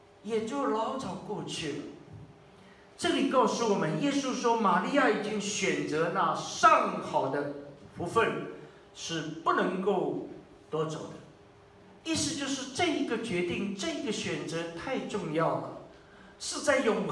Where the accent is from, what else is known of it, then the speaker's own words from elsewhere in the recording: China; 我们中国人非常了解什么叫做待客之道